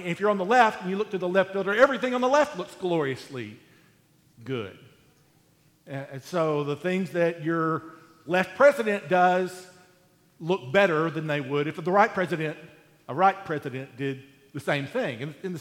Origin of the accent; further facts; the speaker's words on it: Tennessee, United States; we're from Coffee County, and we may view the things that our school does as better than what, you know, stupid McMinnville schools do.